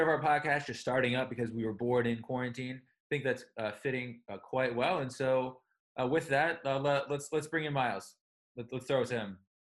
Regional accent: California, United States; people think that, you know, just because we're from California, that we're just laissez-faire.

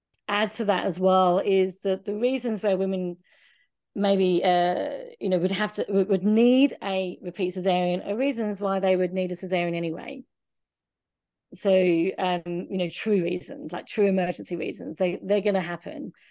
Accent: Southend-on-Sea, East of England, United Kingdom; moved away; I'm a very proud Essex girl. I'm from Southend. I don't sound like that, but I am, and my family is still there

